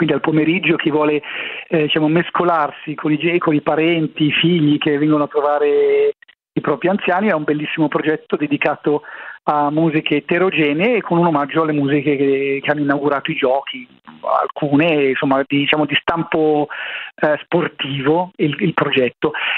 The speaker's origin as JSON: {"language": "Italian", "region": "Lombardy", "country": "Italy", "said": "io sono della Val Camonica"}